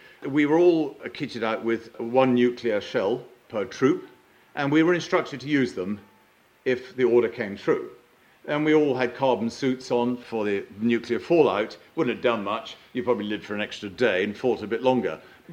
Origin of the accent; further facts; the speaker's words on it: United Kingdom; Because being frightfully British, we thought, well, they got rid of that now.